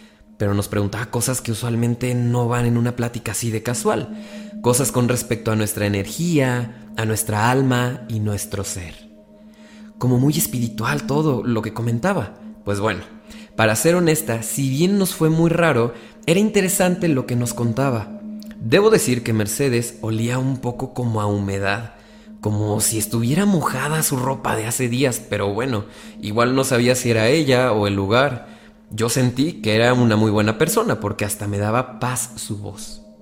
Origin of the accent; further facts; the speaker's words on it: Monterrey, Nuevo León, Mexico; Soy originaria de Monterrey. Aquí mismo completé todos mis estudios hasta graduarme de la carrera de comunicación.